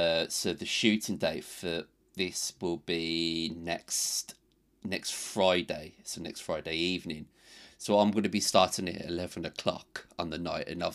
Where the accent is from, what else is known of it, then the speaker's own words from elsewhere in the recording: Birmingham, West Midlands, United Kingdom; But I'm from Birmingham, so, you know, I'm cursed with that for the rest of my life.